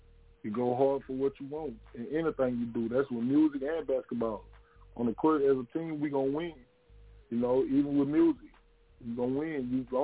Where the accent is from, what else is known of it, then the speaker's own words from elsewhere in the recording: Baton Rouge, Louisiana, United States; Growing up in Baton Rouge, it's like you basically it's like crabs in the bucket.